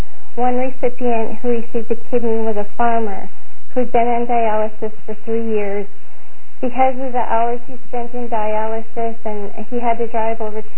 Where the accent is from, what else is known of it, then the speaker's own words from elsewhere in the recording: St. Paul, Minnesota, United States; from St. Paul, Minnesota